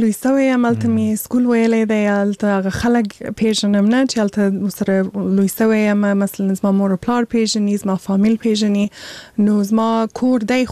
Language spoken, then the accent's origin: Pashto; Afghanistan; born there; ما هر وخت د افغانستان سره ډېر نږدې توب احساس کوی ځکه چې زه په هغه ځای کې پیدا سوی یم صحیح ده چې هلته لوی سوی نه یم هلته مې درس ویلې نه دی خو مور و پلار مې افغانان دي زه خپله افغان یم